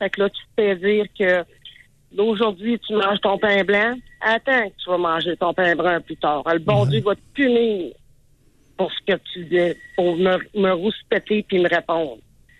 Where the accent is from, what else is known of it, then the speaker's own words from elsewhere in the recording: Quebec City, Quebec, Canada; now in Kingston, Canada; Moi, ben, je suis de Québec, mais c'est parce que mon conjoint était dans un corps de métier que vous avez sûrement très bien connu où on demande à être transféré souvent.